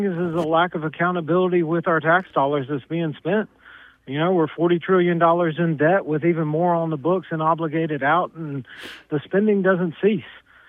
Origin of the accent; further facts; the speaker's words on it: Alabama, United States; Well, I was raised in Baldwin County.